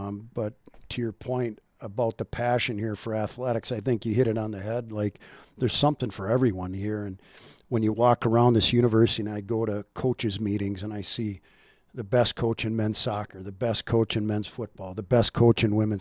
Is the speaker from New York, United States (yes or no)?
no; Minnesota, United States; Like growing up in Minnesota, I had a chance to do all those things.